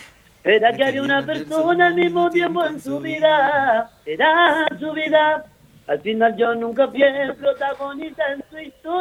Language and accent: Spanish; Villa Centenario, Buenos Aires, Argentina; nací y criado acá en la Villa Centenario, más precisamente en calle Colón